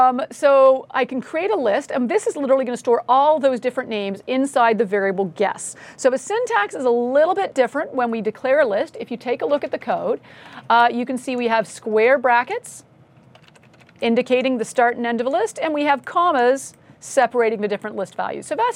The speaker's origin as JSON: {"language": "English", "country": "Canada", "said": "I am a Canadian, I did go with kilometers"}